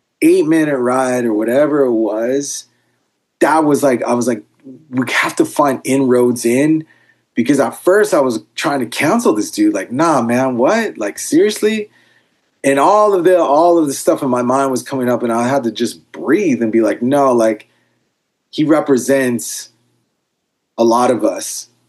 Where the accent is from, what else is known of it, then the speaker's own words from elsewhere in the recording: Los Angeles, California, United States; And he's like, oh, where are you from? And I said, I'm from Los Angeles.